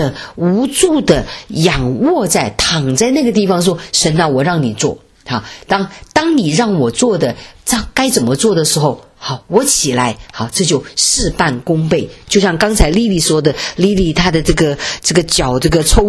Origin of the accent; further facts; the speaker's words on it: Wuhan, Hubei, China; 所以我们武汉人也不容易哈